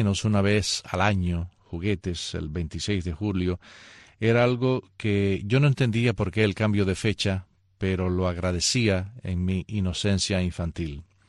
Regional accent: Cuba; Cuando éramos niños en Cuba

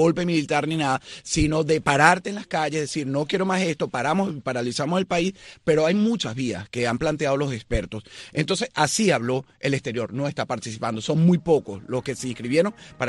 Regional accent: Venezuela; como venezolano y como periodista

